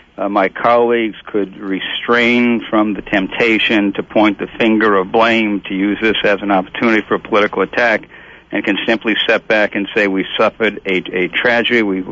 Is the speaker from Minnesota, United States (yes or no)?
yes; Minnesota, United States; I just have a sense of great pride, extra pride today, being a Minnesotan.